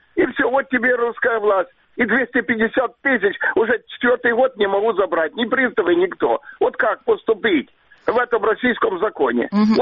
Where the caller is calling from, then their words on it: Crimea, Ukraine; Ага, я с Крыма звоню вам.